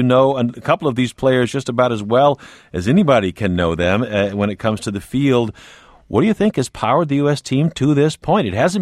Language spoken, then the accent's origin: English; Sweden; now in United States; I come from Sweden.